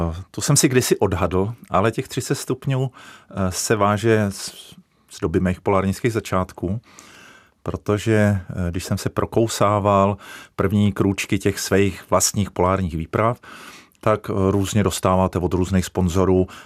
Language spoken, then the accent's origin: Czech; Jirny, Central Bohemian Region, Czechia; v těch Jirnech, odkud pocházím